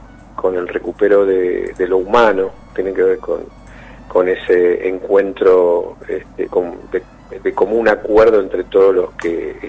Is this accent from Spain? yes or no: no; Argentina